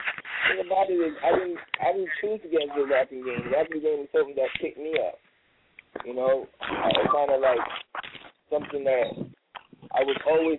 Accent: Brooklyn, New York, United States; I'm from Brooklyn, New York.

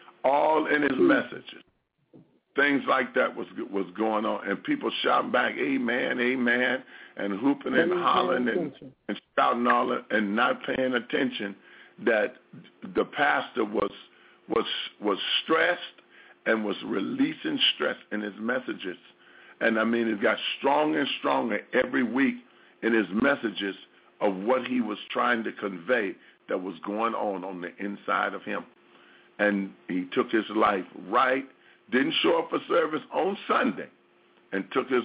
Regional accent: Chicago, Illinois, United States; it's my hometown, and it's one of our own, praise the Lamb of God, pastors in the Chicago area

